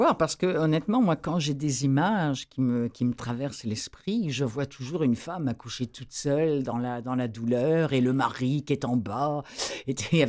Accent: Rouen, Normandy, France; now in Montreal, Canada; je suis de Rouen, moi, madame.

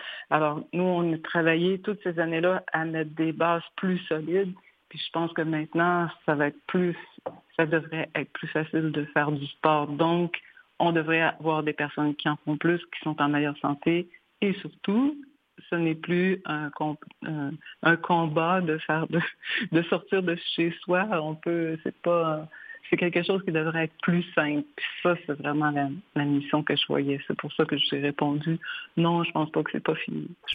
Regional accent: Montreal, Quebec, Canada; now in Magog, Canada; Ce que j'adore le plus, c'est que je vis à la campagne maintenant. Je suis Montréalaise d'origine depuis 5 ans. Je suis à Magog.

